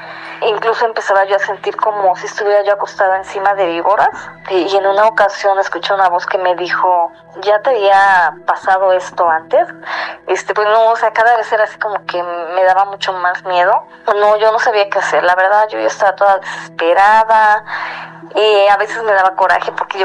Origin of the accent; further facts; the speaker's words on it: Xalapa, Veracruz, Mexico; now in Mexico City, Mexico; Yo tengo 10 años viviendo aquí en la Ciudad de México. Me casé y me vine a vivir con mi esposo aquí. Yo soy de Xalapa, Veracruz.